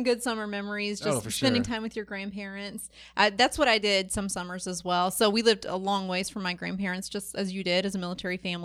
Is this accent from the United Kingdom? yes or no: no; Fayetteville, United States; accent: Midwestern; also born or lived in Iowa; Some people guess that I'm from Minnesota, which is funny, but I grew up most of my life in Fayetteville, so this is odd. I think I throw people off, but I do have a Midwestern accent.